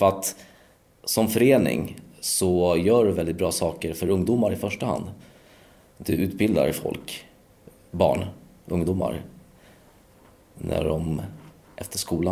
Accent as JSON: {"language": "Swedish", "country": "Poland", "said": "Och som sagt, jag kommer ju från Polen."}